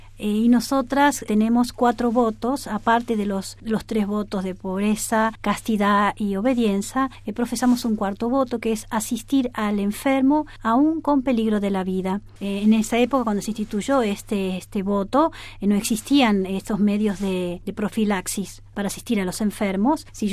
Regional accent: Buenos Aires, Argentina; Yo vengo de la Argentina, nací en Buenos Aires, soy porteña como el Papa, nací en un barrio de Belgrano

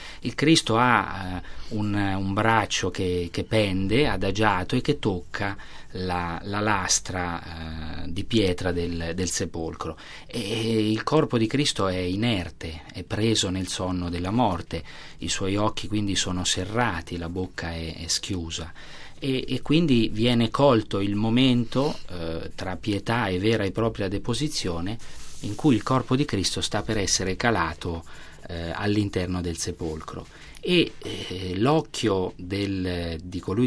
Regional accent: Sansepolcro, Tuscany, Italy; also born or lived in Città di Castello; io sono nato a Città di Castello, in realtà a ragioni diciamo ospedaliere e sempre vissuto a Sansepolcro, e quindi è il confine tra la Toscana orientale e l'Umbria.

